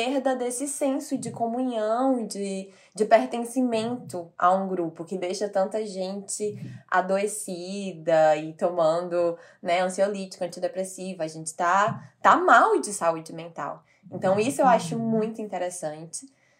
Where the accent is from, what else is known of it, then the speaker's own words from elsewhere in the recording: Northeast Region, Brazil; moved away; porque é a minha terra e eu queria ir sozinha. Queria trabalhar, queria matar saudades. E tava na minha terra, no Nordeste, viajando e trabalhando.